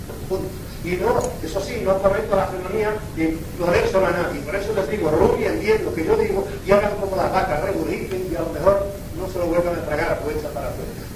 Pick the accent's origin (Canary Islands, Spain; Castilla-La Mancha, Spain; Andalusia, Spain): Canary Islands, Spain; Yo no soy catalana, soy canaria